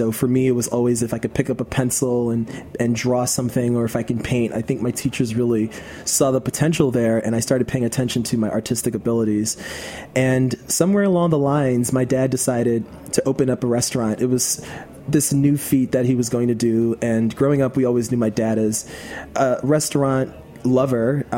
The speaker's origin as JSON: {"language": "English", "town": "Queens", "region": "New York", "country": "United States", "tie": "born or raised there", "said": "I'm the son of a Southern chef. I grew up here in New York City from Queens, New York, and grew up with two other brothers and two sisters, five of us, big family, mom and dad."}